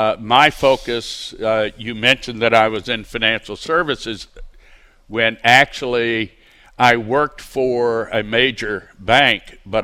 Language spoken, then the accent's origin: English; Texas, United States; moved away; although I am a Texan, but...